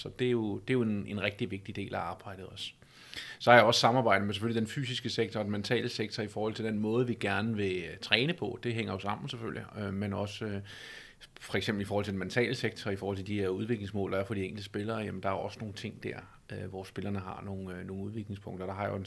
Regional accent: Amager, Capital Region of Denmark, Denmark; now in Stensballe, Denmark; Jeg er 41 år gammel. Jeg stammer oprindeligt fra Sjælland af, fra Amager. Men har igennem de sidste 15 år boet i Vestdanmark, fordi jeg har haft job på den her side af bæltet. Jeg bor til daglig i Stensballe.

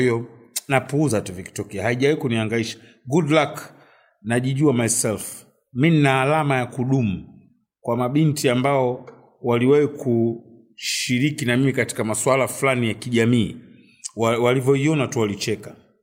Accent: Tanzania; msemaji wa Simba, nimezaliwa na kukulia Tanzania

